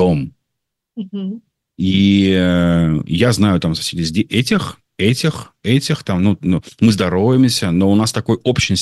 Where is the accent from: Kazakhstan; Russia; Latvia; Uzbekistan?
Russia; Saint Petersburg; Я вырос в Ленинграде, в доме, который был, имел 6 подъездов, 9-этажный дом, где мы все друг друга знали